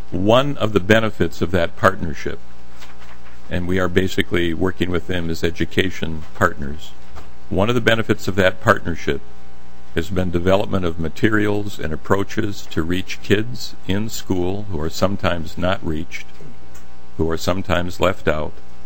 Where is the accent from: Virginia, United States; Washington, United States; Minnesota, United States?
Minnesota, United States; Litchfield; I grew up in Litchfield, Minnesota, a proud kid of Meeker County, just so you know